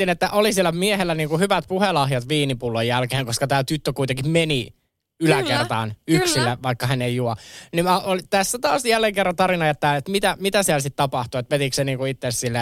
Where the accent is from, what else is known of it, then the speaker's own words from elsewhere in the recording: Kerava, Uusimaa, Finland; kun mä nuoruuteni vietin Keravalla